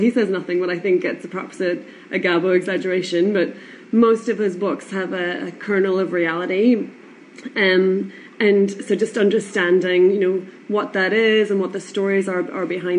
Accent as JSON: {"language": "English", "country": "Ireland", "accent": "Irish", "said": "You may have picked up from my accent that … that I'm Irish"}